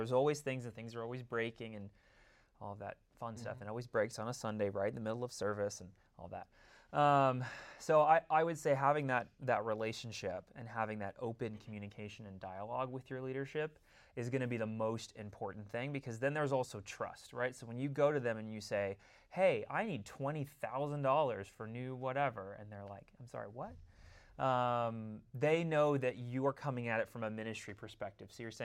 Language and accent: English; Los Angeles, California, United States; I'm from Los Angeles. I live there with my wife, who is here also.